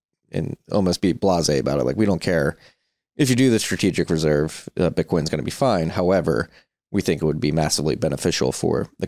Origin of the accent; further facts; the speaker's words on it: United States; really want it to be clear to people that I, as an American, agree with you.